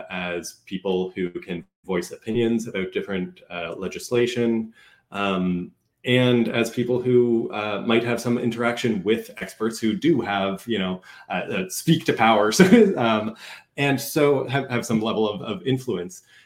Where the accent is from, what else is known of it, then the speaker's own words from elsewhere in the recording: Canada; Yeah, I'm also not American, so it's kind of like, oh. I'm Canadian, so I get a pass on like all things American history.